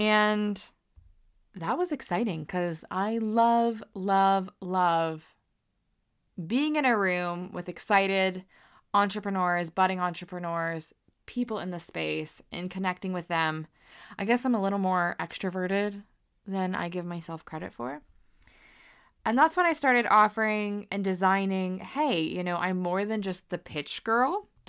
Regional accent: United States; And I feel like as an American, we're quite confident and vocal.

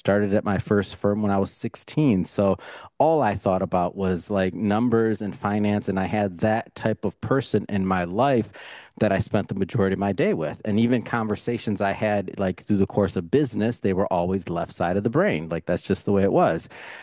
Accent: Detroit, Michigan, United States; No offense to anybody else, but I'm from Michigan. I'm from Detroit originally

